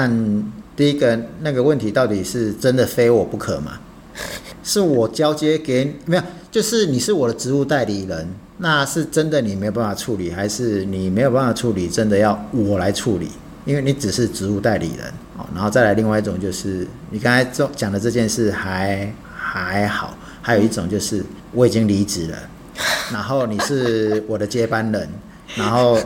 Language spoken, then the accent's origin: Chinese; Taiwan